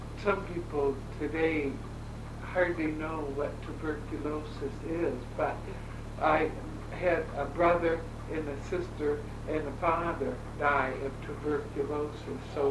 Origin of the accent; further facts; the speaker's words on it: Northville, Michigan, United States; born there; I was born in the Mayberry Sanitarium home on 8 Mile Road, because my father worked on the farm for Mayberry at the time